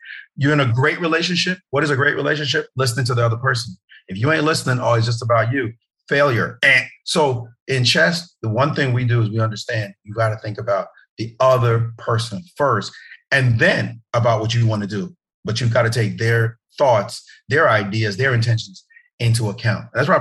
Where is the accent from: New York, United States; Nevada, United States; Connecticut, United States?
New York, United States; Brooklyn; also born or lived in Jamaica; You know, I'm from Brooklyn.